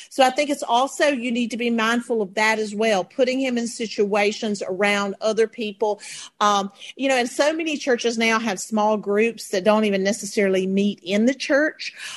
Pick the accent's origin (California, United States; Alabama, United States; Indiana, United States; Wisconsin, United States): Indiana, United States; Hi, Lauren. I'm from Indiana.